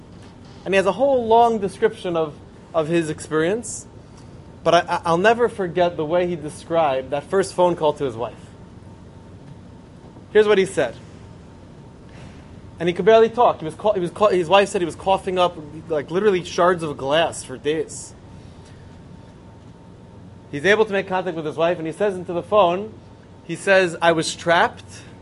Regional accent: Philadelphia, Pennsylvania, United States; someone who I grew up with in Philadelphia

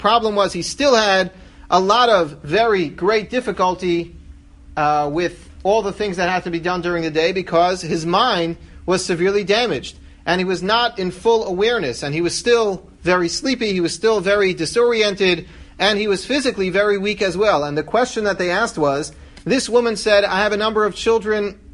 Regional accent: New York City, New York, United States; So take, for example, I grew up in Washington Heights, 184th Street, but Manhattan is the same city

